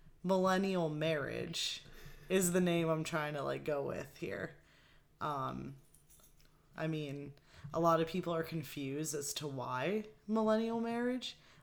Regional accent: West Milford, New Jersey, United States; But yeah, we're both from West Milford. We both went to the same high school.

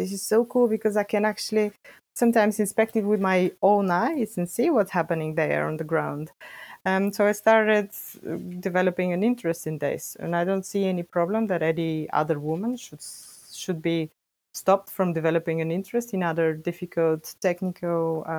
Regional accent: Bulgaria; English is a second language; I am originally from Bulgaria and I did my bachelor's studies there.

